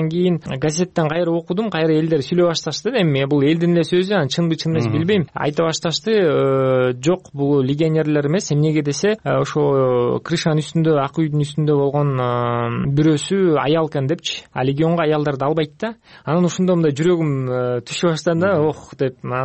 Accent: Petrovka, Chuy Region, Kyrgyzstan; now in France; Эң биринчи мен өзүм Кыргызстандан төрөлгөм, Чүй областында Петровка деген айылдан болгом. Ата энем ошоктан.

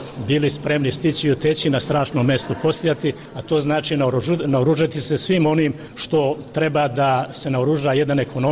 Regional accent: Niš, Serbia; kod nas u Srbiji, odakle dolazim, onda smo i Nišu

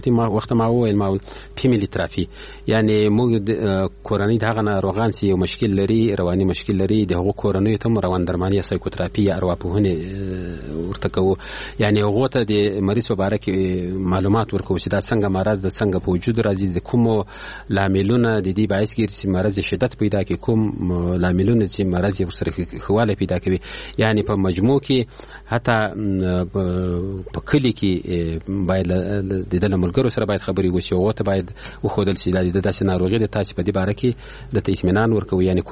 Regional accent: Ghazni, Afghanistan; د موږ د غزنی دی ولایت

